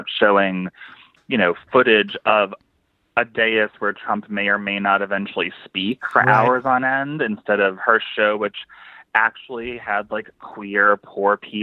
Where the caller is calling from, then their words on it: Brooklyn, New York, United States; Oh, hey. Hey, Sam … from Brooklyn.